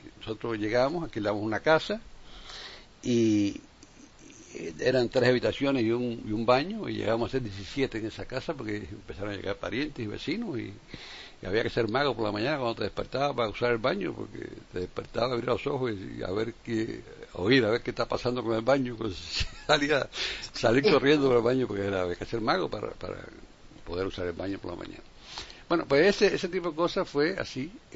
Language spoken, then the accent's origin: Spanish; Cuba; moved away; Yo salí de Cuba con $5 en el bolsillo, no dejaban sacar más.